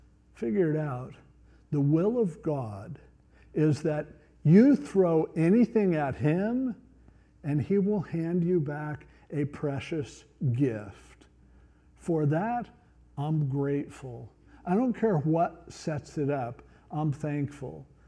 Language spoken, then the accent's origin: English; United States; And so as an American, I always try to vote for the way things I think is best for the country.